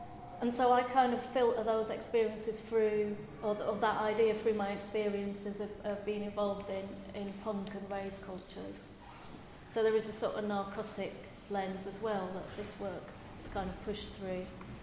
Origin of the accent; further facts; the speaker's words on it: Halifax, Yorkshire and the Humber, United Kingdom; born there; I was born in West Yorkshire, in Halifax